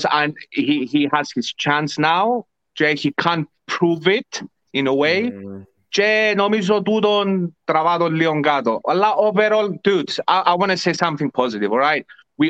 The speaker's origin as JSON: {"language": "English", "town": "Larnaca", "region": "Larnaca District", "country": "Cyprus", "said": "Maybe Ike a bit because I'm from Larnaca"}